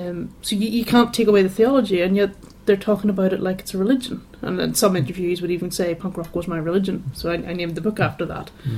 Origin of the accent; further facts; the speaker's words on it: Northern Ireland, United Kingdom; born there; I was born in Northern Ireland, just outside Belfast, the very end of the 1970s. I can't remember. I think it's Oudenard I was born in, or Dundonald.